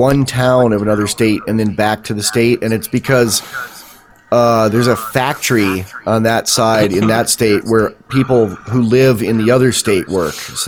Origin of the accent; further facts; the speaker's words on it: New York, United States; And I grew up in New York next to Pennsylvania, and we were 18 and they were 21.